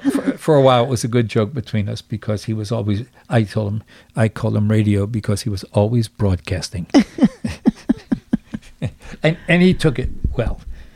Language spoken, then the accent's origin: English; Baltimore, Maryland, United States; I'm sure Philadelphia must be, because I grew up in Baltimore, and my neighborhood... although I am very familiar with my childhood neighborhood